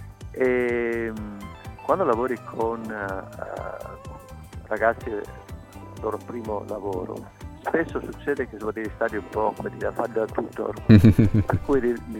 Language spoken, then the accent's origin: Italian; Venice, Veneto, Italy; Io che sono originario di Venezia